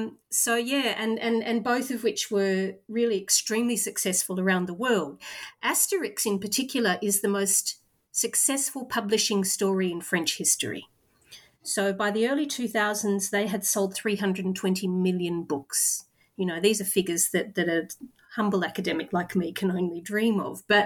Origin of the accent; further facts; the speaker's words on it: Australia; I'm Australian but of European background, and my mother was actually born in Belgium, and I grew up, therefore, reading Tintin and Asterix.